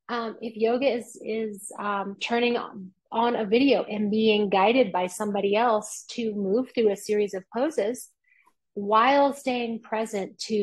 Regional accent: Midwest, United States; I grew up in the Midwest.

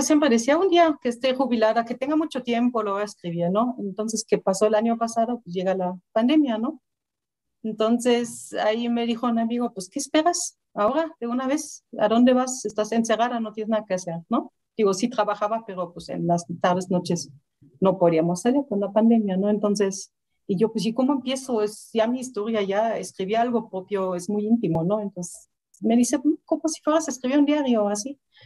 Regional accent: Germany; Spanish is a second language; now in Mexico; ya desde que vivo en México, muchas veces pues me encuentro personas nuevas en mi vida, ¿no? Y me preguntan de qué parte de Alemania eres, ¿no? Y ya les platico, pues, ubicas la capital, más o menos a hora y media al sur de Berlín

